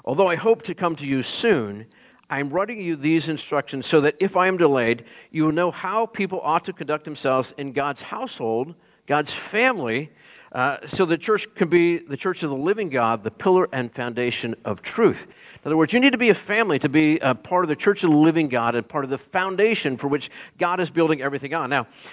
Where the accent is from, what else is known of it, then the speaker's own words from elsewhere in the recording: Pittsburgh, Pennsylvania, United States; I grew up in the Pittsburgh area, and we were all Steelers fans.